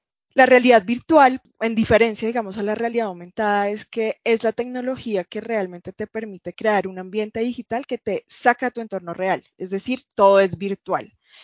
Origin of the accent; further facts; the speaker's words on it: Bogotá, Colombia; se puede decir que soy bien bogotana.